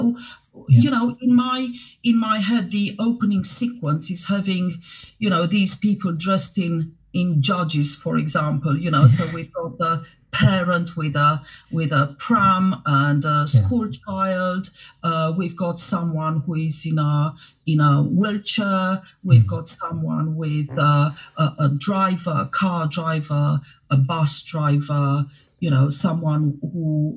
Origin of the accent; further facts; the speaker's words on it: Transylvania, Romania; now in Southampton, United Kingdom; Whenever I go back to Romania, to my hometown in Transylvania, I notice that most of the streets have lots of benches.